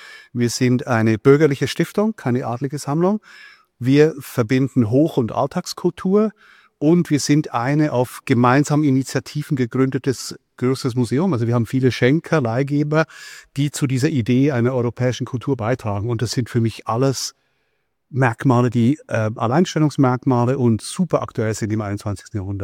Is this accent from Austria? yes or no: no; Switzerland; ich bin aus der Schweiz, ein bisschen.